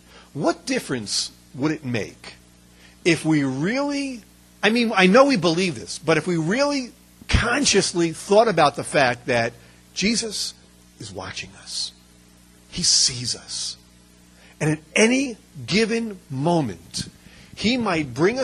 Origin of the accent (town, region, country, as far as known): Brooklyn, New York, United States; born or raised there